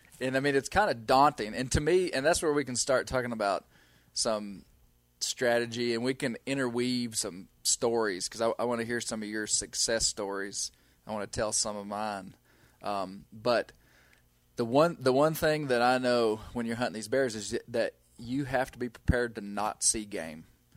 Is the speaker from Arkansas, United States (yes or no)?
yes; Mena, Arkansas, United States; And so growing up in Mena, I saw my first bear in the back of a pickup truck in 1990.